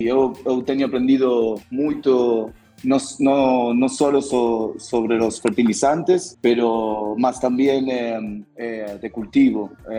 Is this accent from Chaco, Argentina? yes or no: no; Buenos Aires, Argentina; Portuguese is a second language; moved away; also born or lived in Uruguay; Um pouquinho de portunhol. É, eu sou argentino, de Buenos Aires. Eu morei também no Uruguai, durante 3 anos.